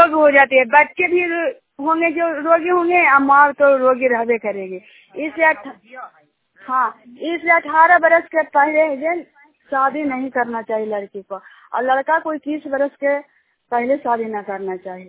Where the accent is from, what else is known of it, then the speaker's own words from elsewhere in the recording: Juniyar, Bihar, India; मैं जुनियार ग्राम के रहने वाली हूँ और नालंदा जिला का निवासी हूँ।